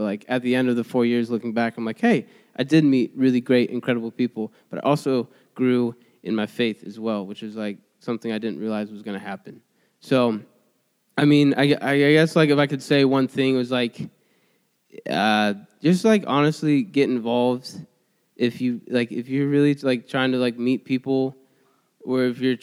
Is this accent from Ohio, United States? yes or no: yes; Mansfield, Ohio, United States; born there; So in like 1995, I was born in Mansfield